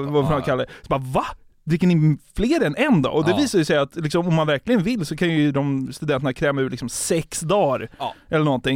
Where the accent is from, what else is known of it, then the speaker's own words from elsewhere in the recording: Norrtälje, Stockholm County, Sweden; I och med att jag är uppväxt i Norrtälje så har jag ju bott nära Uppsala.